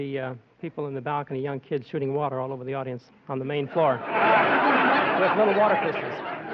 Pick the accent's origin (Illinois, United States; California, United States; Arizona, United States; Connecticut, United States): California, United States; I'm a native also.